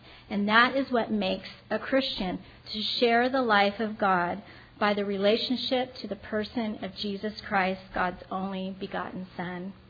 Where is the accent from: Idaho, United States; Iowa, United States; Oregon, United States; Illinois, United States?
Oregon, United States; I'm like, oh, really? I was from Oregon.